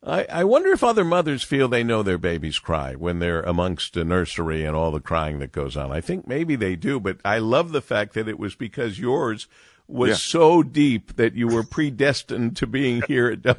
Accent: Monroe, Michigan, United States; I'm born and raised in Monroe. If there was something really wrong or bad with us, we would go to Toledo or Detroit.

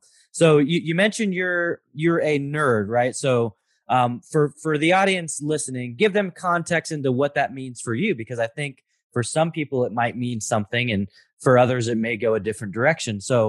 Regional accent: Oregon, United States; I grew up in Oregon. So there's a ton of leaves in Oregon

